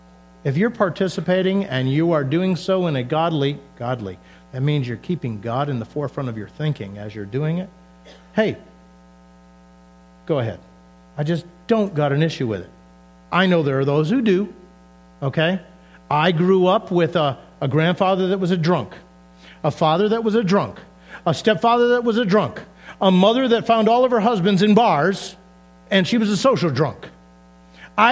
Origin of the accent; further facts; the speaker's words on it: Massachusetts, United States; now in St. Louis, United States; Because I grew up driving in New England. Okay, Massachusetts, Mass Pike.